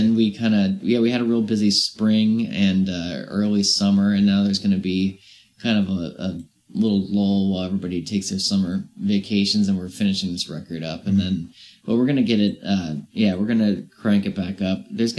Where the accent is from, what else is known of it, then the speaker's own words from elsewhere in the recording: Virginia, United States; also born or lived in Brighton, United Kingdom; No, I'm from Virginia.